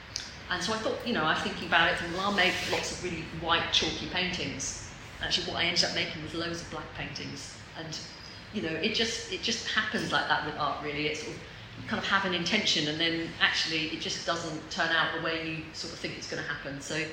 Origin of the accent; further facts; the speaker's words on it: East of England, United Kingdom; and I'm from Suffolk, but Suffolk and the South Downs share chalk as their sort of base